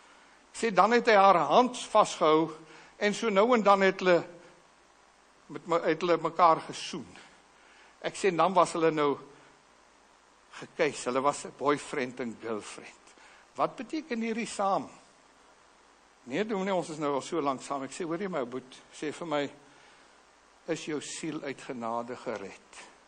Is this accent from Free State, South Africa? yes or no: yes; Free State, South Africa; ek het in die Vrystaat groot geword, op een plaas